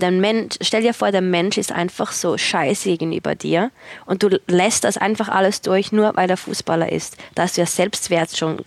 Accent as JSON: {"language": "German", "country": "Switzerland", "said": "Das gibt es bei uns in der Schweiz nicht."}